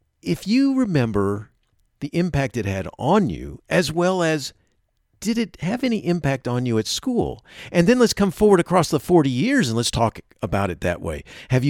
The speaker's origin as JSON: {"language": "English", "region": "Florida", "country": "United States", "tie": "born or raised there", "said": "I grew up in Florida, and they were down to visit."}